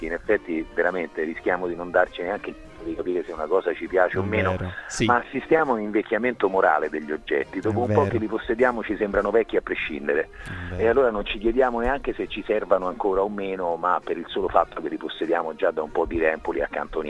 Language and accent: Italian; Rome, Lazio, Italy; io sono cresciuto a Roma nel quartiere Prati, un quartiere umbertino